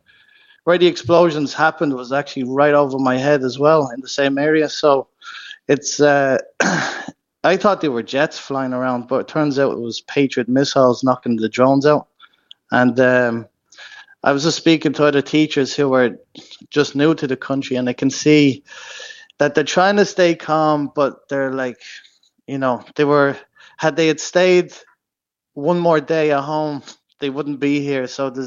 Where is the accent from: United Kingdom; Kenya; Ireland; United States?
Ireland; Dublin, Leinster; now in Kilcock, Ireland; I initially from Dublin, but then I moved down to Kilcock.